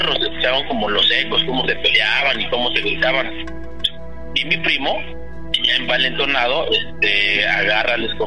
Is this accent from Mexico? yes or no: yes; Guerrero, Mexico; now in Mexico City, Mexico; yo soy del estado de Guerrero, pero radico aquí en la Ciudad de México.